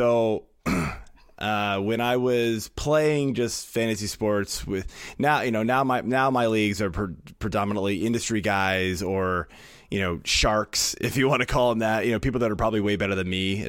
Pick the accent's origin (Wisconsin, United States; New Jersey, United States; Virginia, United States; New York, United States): Virginia, United States; Yeah, so I grew up in the Washington, D.C. area, just outside of D.C. in Virginia.